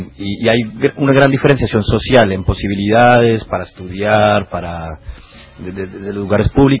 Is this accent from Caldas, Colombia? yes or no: no; Bogotá, Colombia; Yo soy de Bogotá